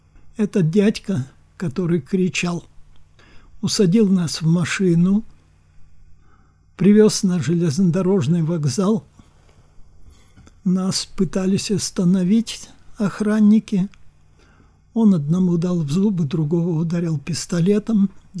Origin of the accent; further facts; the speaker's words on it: Kyiv, Ukraine; born there; Я родился в Киеве, на улице Фундуклеевской, дом 24, квартира 16.